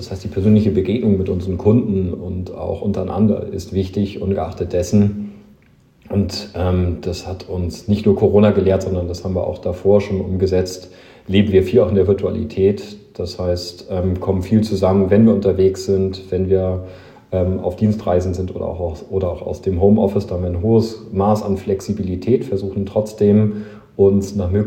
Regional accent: Hamburg, Germany; now in Munich, Germany; ich komme ursprünglich aus Hamburg nach München umgezogen

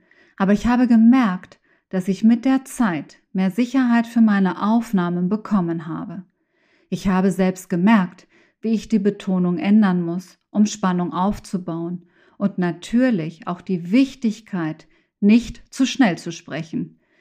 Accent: Mexico; Mein Kriminalroman »Das Kleid auf dem Klavier« spielt in meiner Heimat Mexiko.

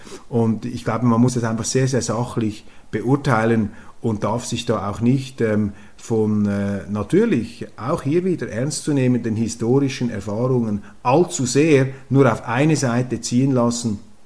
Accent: Switzerland; Auch bei uns in der Schweiz noch etwas abgedämpft, abgemildert, institutionell.

